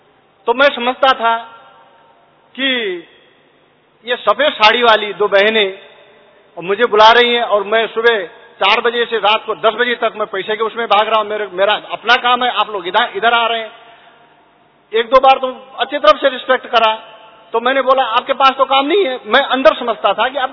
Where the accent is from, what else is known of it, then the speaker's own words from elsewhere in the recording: Nepal; Hindi is a second language; कृपया मैं नेपाल से आया हुआ हूँ और ये स्पष्ट हिंदी नहीं भी हो सकती है